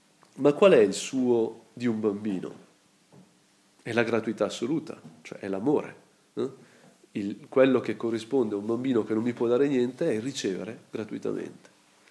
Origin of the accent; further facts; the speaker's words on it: Lombardy, Italy; sono brianzolo